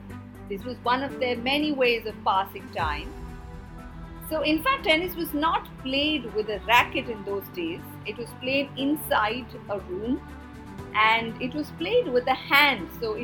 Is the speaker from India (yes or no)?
yes; India; I'm from India